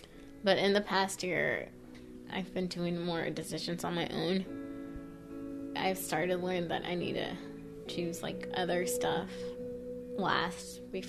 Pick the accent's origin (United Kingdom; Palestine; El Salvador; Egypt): El Salvador; now in Mexico, United States; I'm from El Salvador. It's very dangerous in El Salvador, so we just moved. My grandpa got offered a job here in Mexico, Missouri, and that's how we ended up here. I grew up in the church